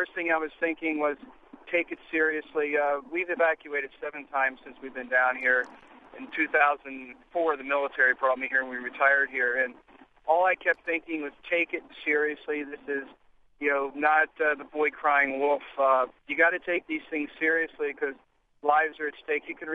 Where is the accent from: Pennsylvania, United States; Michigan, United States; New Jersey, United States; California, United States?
New Jersey, United States; I grew up in South Jersey, so got actually family who were minimally impacted by Sandy